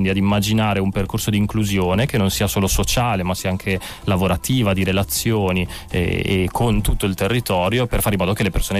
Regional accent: Molfetta, Apulia, Italy; moved away; io sono arrivato qua per studiare dalla Molfetta, la ridente Molfetta in Puglia

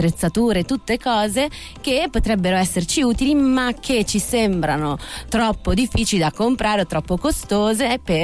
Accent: Veneto, Italy; io sono veneta, devo dire, quindi anche per quello che riguarda il volontariato, vengo da un paese della provincia in cui l'idea di comunità è molto forte

